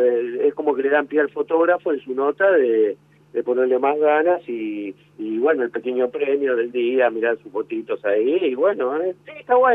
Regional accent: Buenos Aires, Argentina; also born or lived in Bahía Blanca; No, pero en Bahía Blanca me fui muy tan chico que vine acá a Buenos Aires y después hice mi vida allá desde...

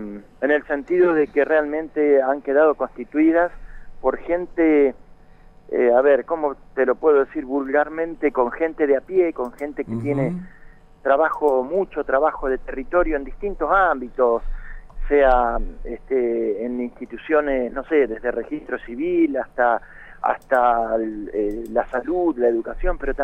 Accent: Santa Fe, Argentina; also born or lived in Entre Ríos; now in Río Negro, Argentina; yo soy santafesino de nacimiento, viví prácticamente la mitad de mi vida por allá, por aquellos lados.

